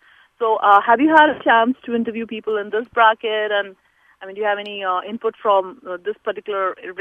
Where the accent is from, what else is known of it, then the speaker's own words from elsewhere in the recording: India; I am originally from India.